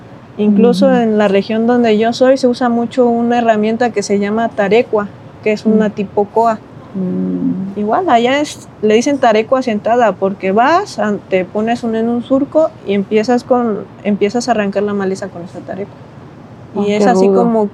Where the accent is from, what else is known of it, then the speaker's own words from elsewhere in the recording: Ayutla, Mexico; Y con mis hermanos siempre apoyábamos en gestionar un grupo de danza que venía de mi pueblo, de Ayutla.